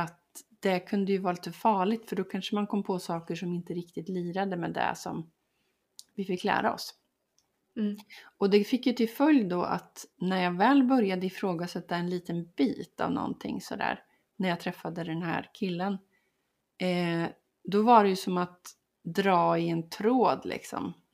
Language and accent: Swedish; Linköping, Östergötland, Sweden; I Linköping där jag växte upp.